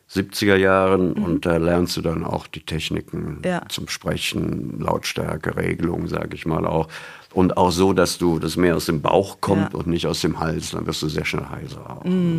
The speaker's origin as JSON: {"language": "German", "town": "Cologne", "region": "North Rhine-Westphalia", "country": "Germany", "said": "als Kölner musst du Kölsch sagen."}